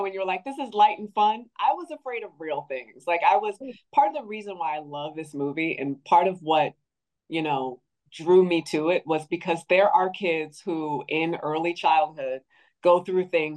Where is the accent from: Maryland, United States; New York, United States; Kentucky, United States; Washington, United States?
Maryland, United States; Baltimore; I grew up in Baltimore. I'm a Maryland girl.